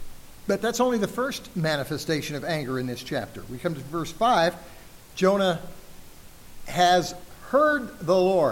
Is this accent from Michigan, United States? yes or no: no; El Paso, Texas, United States; I grew up in El Paso, Texas.